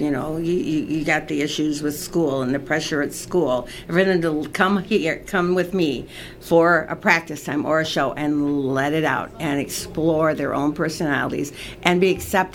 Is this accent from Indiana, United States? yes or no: yes; Indianapolis, Indiana, United States; I'm from Indianapolis.